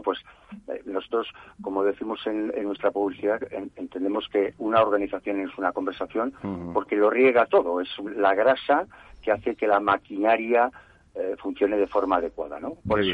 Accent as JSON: {"language": "Spanish", "town": "Riaño", "region": "Castile and León", "country": "Spain", "said": "mi pueblo, que es en Riaño, en el norte de León, Picos de Europa"}